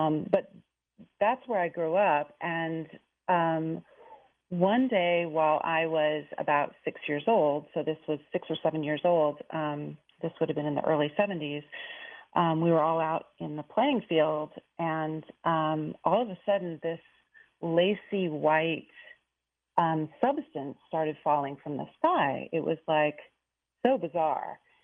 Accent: Palo Alto, California, United States; Basically, I grew up in Silicon Valley in the 1970s, before it was really Silicon Valley. I grew up in Palo Alto.

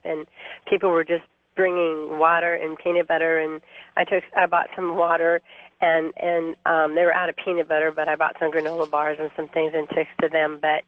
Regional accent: Hawaii, United States; and I'm from Hawaii, and so I'm kind of used to the ocean

